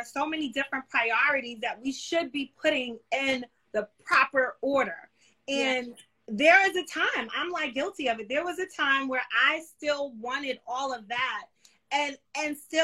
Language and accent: English; New York City, New York, United States; I grew up in New York City, and in a certain area